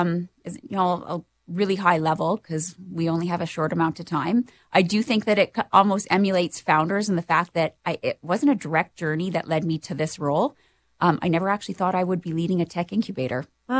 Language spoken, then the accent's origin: English; Saskatchewan, Canada; I am from Saskatchewan and you see the prairies everywhere